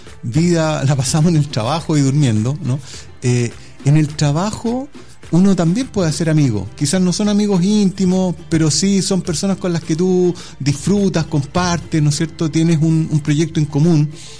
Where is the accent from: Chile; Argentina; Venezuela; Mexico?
Chile; ya ni siquiera como chilenos, sino que como humanidad